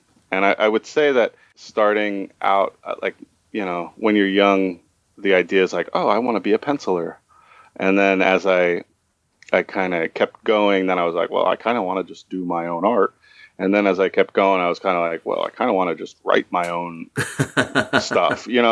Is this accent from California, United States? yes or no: yes; San Francisco, California, United States; Like I went to an art high school in San Francisco. I'm from San Francisco